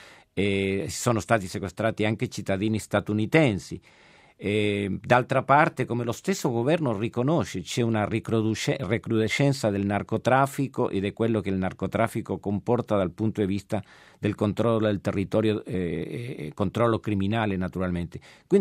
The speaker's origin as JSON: {"language": "Italian", "country": "Chile", "said": "Io sono cileno, ho vissuto il periodo del golpe militare in Cile"}